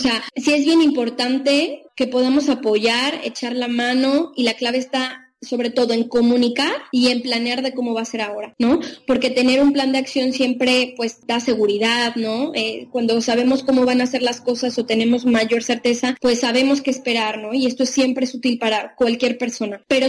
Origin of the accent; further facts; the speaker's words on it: Mexico; nosotras que somos de México